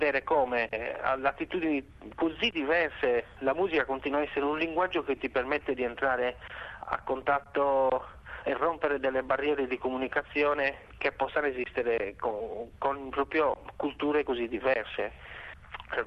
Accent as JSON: {"language": "Italian", "town": "Palau", "region": "Sardinia", "country": "Italy", "tie": "born or raised there", "said": "Io sono cresciuto appunto a Palau, che è un piccolo centro proprio di fronte alla Corsica, quindi siamo all'estremo nord della Sardegna, e sono cresciuto inizialmente a 100 metri da un faro"}